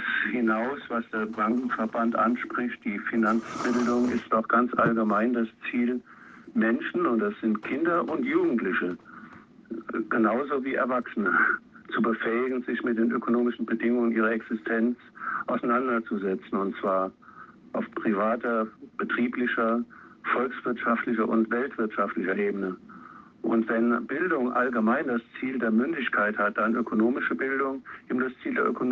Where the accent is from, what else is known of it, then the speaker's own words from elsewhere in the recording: Lower Saxony, Germany; bin ja Niedersachse und möchte das Land eigentlich nicht zu sehr loben